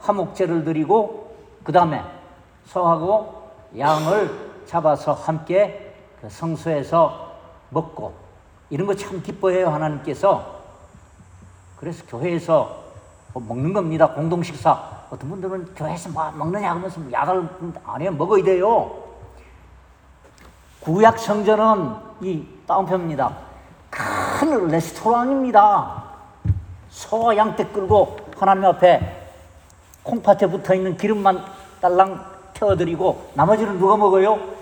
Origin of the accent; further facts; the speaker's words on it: Gyeongsang, South Korea; 저도 경상도 사람인데 투박하기 이를 데 없습니다.